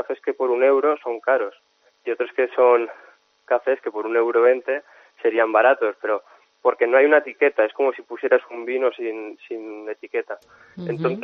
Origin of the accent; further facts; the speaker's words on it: Huesca, Aragon, Spain; yo soy el único aragonés que se presenta en competición baristas